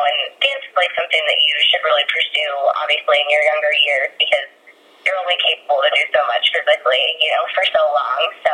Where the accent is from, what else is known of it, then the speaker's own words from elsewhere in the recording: Columbus, Ohio, United States; So I grew up dancing in Columbus, Ohio, where competition dance was like a big thing in the Midwest.